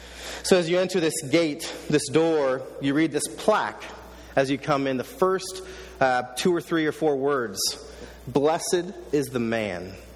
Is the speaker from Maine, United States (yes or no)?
no; Lincoln, Nebraska, United States; I am from Lincoln, Nebraska